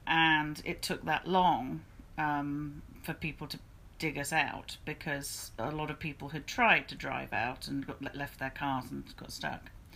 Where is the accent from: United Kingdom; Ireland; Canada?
United Kingdom; England; now in United States; being English, British English, is being a foreigner to living in America.